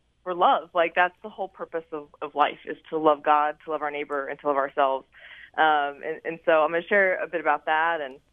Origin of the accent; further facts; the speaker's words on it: California, United States; because Bobby's from Florida, I'm from California, so of course we meet, Pennsylvania.